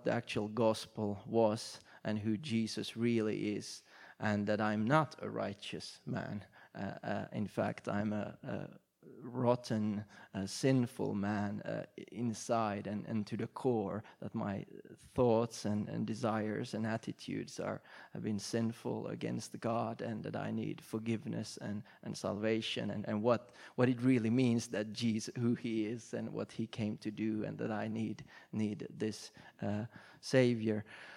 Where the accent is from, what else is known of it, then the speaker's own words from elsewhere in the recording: Finland; I was born in Finland, born and raised there. And I grew up in not in a Christian family, although when I was born, my mom and dad were members of the Eastern Orthodox Church in Finland.